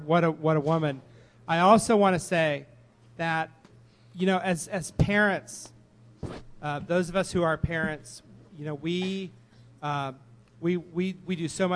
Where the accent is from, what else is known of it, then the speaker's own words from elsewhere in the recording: Phoenix, Arizona, United States; You know, I'm from Phoenix, it's all the damn same to me.